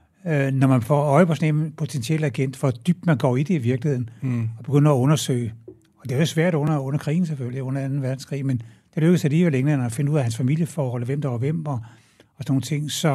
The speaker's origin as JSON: {"language": "Danish", "town": "Amager", "region": "Capital Region of Denmark", "country": "Denmark", "tie": "born there", "said": "Jamen, jeg er født på Amager."}